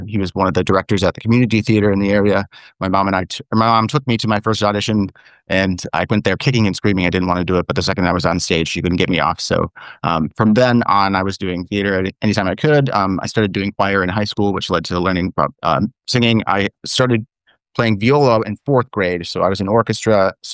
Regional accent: Midwest, United States; Well, I grew up in the Midwest and in an area where I was kind of... it was a relatively well-off middle-class neighborhood.

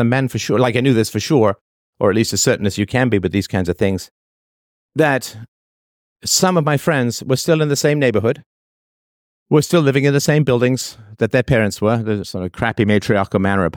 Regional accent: Toronto, Ontario, Canada; the Science Center is near where I grew up in Canada, at Don Mills and Lawrence. Don Mills and Eglinton, so it's fairly close, stone's throw.

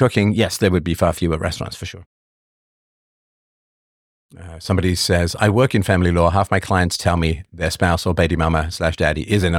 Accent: England, United Kingdom; And when I grew up in England, there were no restaurants around.

